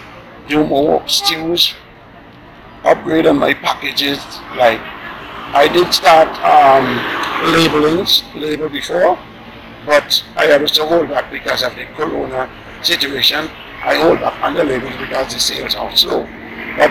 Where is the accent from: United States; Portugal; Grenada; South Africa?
Grenada; also born or lived in Saint Vincent and the Grenadines; I grew up as Grenadian. I grew up in Pitimatnik from the age of four plus almost 5 years. I grew up there with my aunt as a baby.